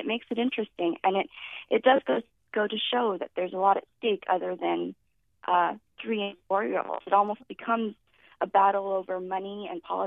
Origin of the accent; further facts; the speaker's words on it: Hawaii, United States; I'm from Hawaii, and when I was a reporter there